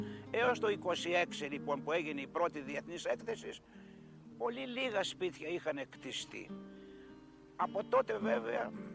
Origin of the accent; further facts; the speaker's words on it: Thessaloniki, Central Macedonia, Greece; also born or lived in Gevgelija; 75 ετών από αυτή την πόλη. Πρωτοήρθα στη Θεσσαλονίκη παιδάκι 5 ετών, όταν η μητέρα μου και ο πατέρας μου με φέρνανε από την πατρίδα μου τη Γευγελή, όπου έχω γεννηθεί